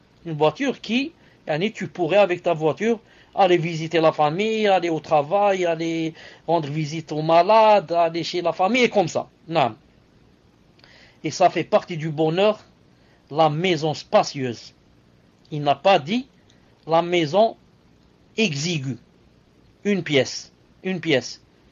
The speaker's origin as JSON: {"language": "French", "country": "Algeria", "said": "je l'ai remarqué chez nous en Algérie. En Algérie, jamais on avait besoin de climatiseur."}